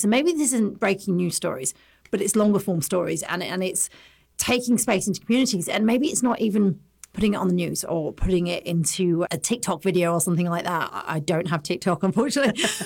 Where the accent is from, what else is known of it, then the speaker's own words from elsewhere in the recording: England, United Kingdom; I'm from England, so we like a lot of tea.